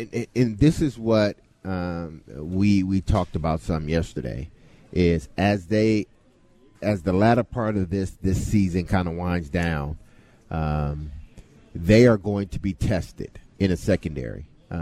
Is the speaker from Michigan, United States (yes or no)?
yes; Detroit, Michigan, United States; Hey, listen, there were two guys that we listened to growing up in Detroit.